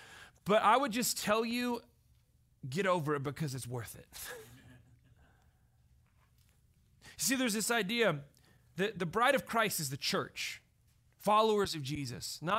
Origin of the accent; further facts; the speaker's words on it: Lubbock, Texas, United States; It was about 2 hours down the road from where I grew up in Lubbock, Texas.